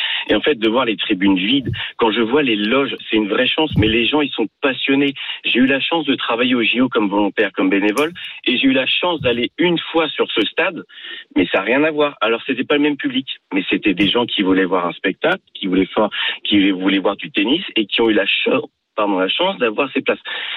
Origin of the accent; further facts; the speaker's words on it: Poitiers, Nouvelle-Aquitaine, France; je suis de Poitiers